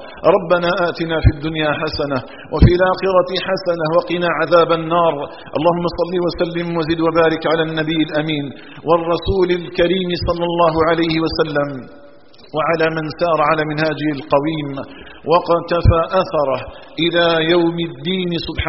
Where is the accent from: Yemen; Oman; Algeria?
Algeria; أن يجعل بلدنا الجزائر آمنا مطمئنا